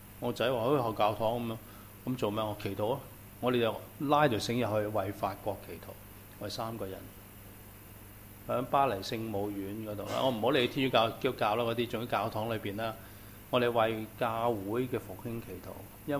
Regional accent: Guangdong, China; 我哋廣東人啊，早晨啊，跟住同阿伯哥飲茶味嘅喎

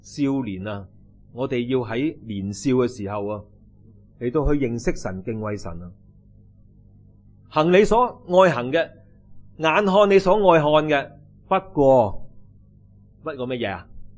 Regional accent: Hong Kong; 原来我哋香港人咧有一个人人都有一个症啊

